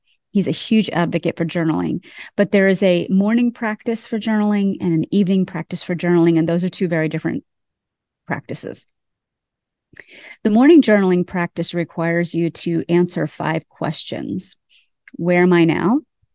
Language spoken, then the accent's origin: English; Pennsylvania, United States; And I grew up in Pennsylvania.